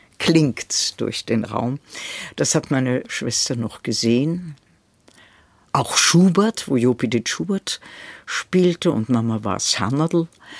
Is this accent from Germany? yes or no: yes; Potsdam, Brandenburg, Germany; born there; also born or lived in Netherlands / Prague, Czechia; Geboren bin ich in Potsdam, im holländischen Viertel, da haben Sie völlig recht. Und dann sind wir von Berlin aus nach Prag gefahren und haben dort ein Jahr gelebt.